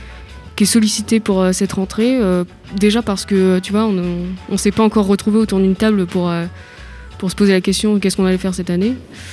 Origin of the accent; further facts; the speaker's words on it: Saint-Nazaire, Pays de la Loire, France; now in Limoges, France; Je suis de Saint-Nazaire, à côté de Nantes.